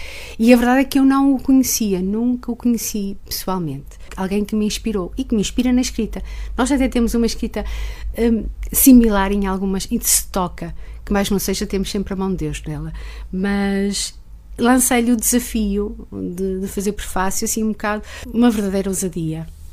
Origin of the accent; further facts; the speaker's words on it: Barcelos, Norte, Portugal; tenho finalmente para apresentar aqui em Barcelos, na minha terra, passar uma noite, suponho eu, agradável